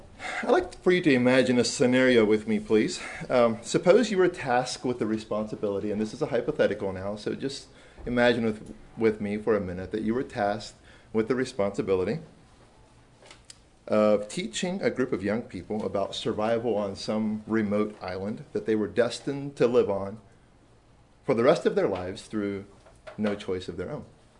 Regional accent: Fairland, Oklahoma, United States; from Fairland, Oklahoma.

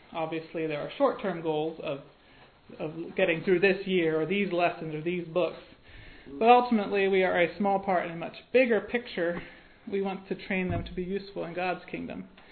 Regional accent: Ephrata, Pennsylvania, United States; I am from Ephrata, Pennsylvania.

